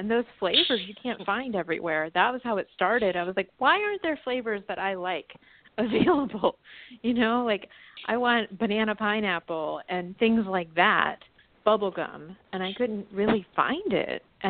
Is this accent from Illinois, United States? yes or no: no; Virginia, United States; I did a book tour in my hometown in Virginia, and I invited her.